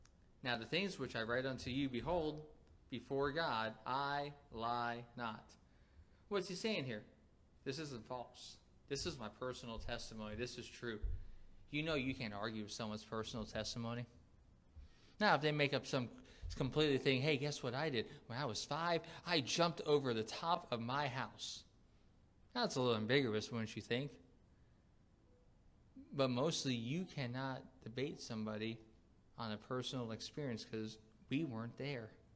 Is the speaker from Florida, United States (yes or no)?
yes; Florida, United States; I'm not from Massachusetts like Joe and Walter are, and they get snow over there in the wintertime to have all that practice, or from New Jersey. I didn't live up there. I lived down here in Florida, and I didn't learn how to ice skate till I was 16